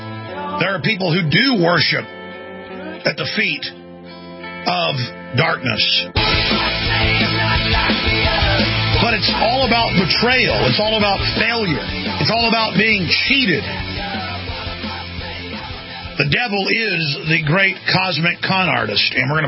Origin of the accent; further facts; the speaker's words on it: Dallas, Texas, United States; They're literal zombies where I grew up in Dallas